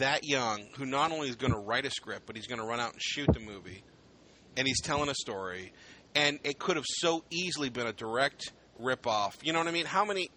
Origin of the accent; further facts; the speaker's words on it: Ohio, United States; I'm from Ohio. I'm actually about 25 minutes, 30 minutes away from Akron.